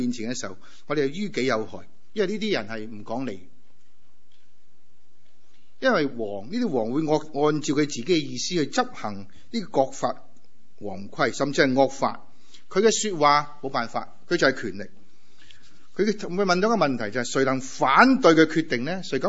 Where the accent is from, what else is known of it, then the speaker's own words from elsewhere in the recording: China; 就好像我们中国人一句叫什么，上由心生一样